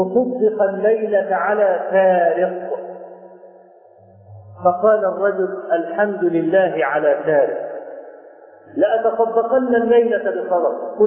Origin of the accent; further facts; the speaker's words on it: Cairo, Cairo Governorate, Egypt; فهناك عندنا في القاهره